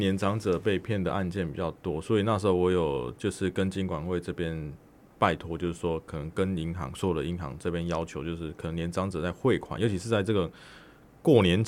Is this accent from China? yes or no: no; Taiwan; 所以越来越我觉得我们台湾的民众会越到后面哦